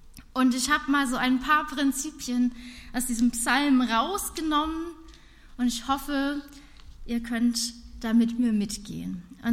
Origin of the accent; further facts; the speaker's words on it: Northern Germany, Germany; als Norddeutsche bin ich mit Stürmen ja groß geworden